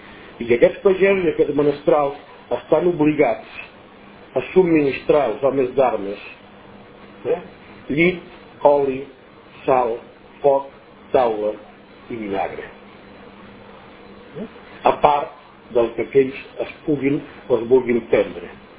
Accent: Rocafort de Queralt, Catalonia, Spain; jo soc de Rocafort de Queralt. Rocafort de Queralt hi havia 50 ports, o sigui uns 250 habitants, que eren els que són avui en dia.

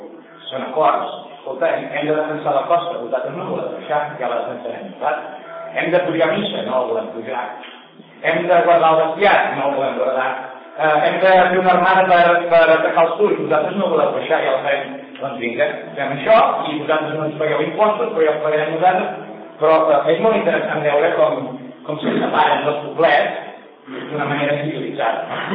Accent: Arenys de Munt, Catalonia, Spain; jo vinc d'Arenys de Munt, Arenys de Munt

